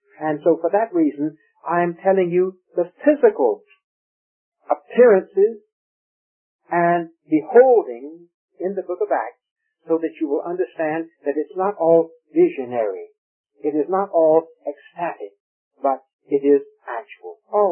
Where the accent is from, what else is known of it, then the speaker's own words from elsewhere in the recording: Raleigh, North Carolina, United States; now in Goldsboro, United States; I was born and brought up in Raleigh, North Carolina. Right now, I live in Goldsboro.